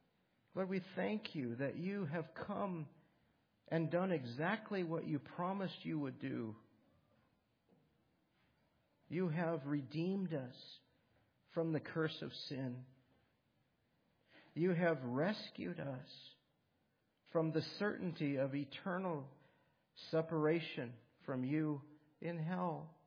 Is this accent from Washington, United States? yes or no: yes; Washington, United States; You know, I grew up, some of you know, I grew up in Western Washington.